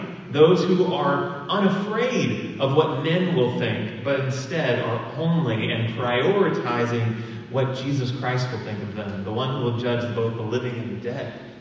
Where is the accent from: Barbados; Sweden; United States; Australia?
United States; Midwest; I naturally speak like a Midwestern because I've been a Midwesterner my whole life.